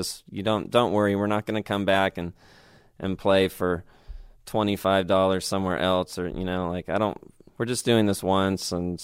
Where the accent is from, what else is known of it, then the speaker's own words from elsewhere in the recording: United Kingdom; I was being British dramatic at the show.